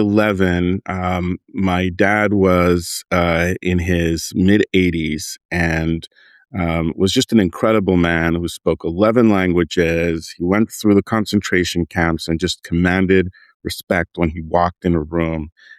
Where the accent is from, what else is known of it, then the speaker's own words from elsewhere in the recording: Montreal, Quebec, Canada; It was syndicated all through Canada, my hometown, Montreal.